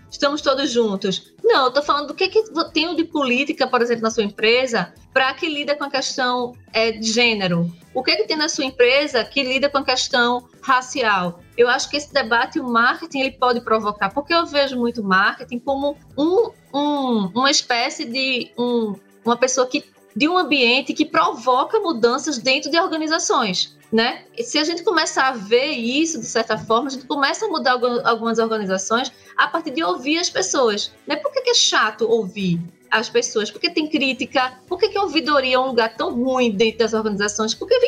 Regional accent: Brazil; E aí a gente, como brasileiro, detonou que poderia ser um relacionamento pelas redes sociais

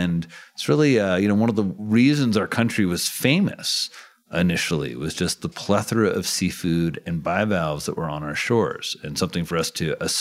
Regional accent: United States; I grew up in Crawford County, where we were the wolf pack.

